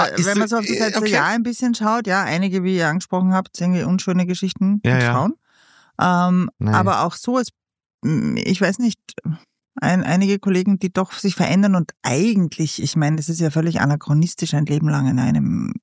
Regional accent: Vienna, Austria; Also ich bin in Wien sehr, sehr verwurzelt. Ich habe ja immer auch gesagt, ich bin Wienerin eigentlich.

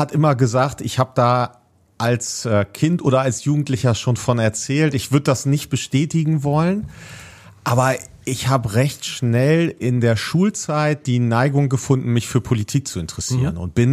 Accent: Winsen, Lower Saxony, Germany; Und Munster, also Niedersachsen

